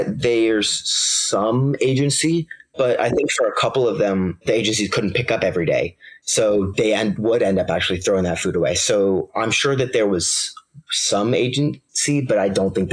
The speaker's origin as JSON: {"language": "English", "town": "Vienna", "region": "Virginia", "country": "United States", "said": "I'm from Vienna, Virginia, and I go to James Madison High School."}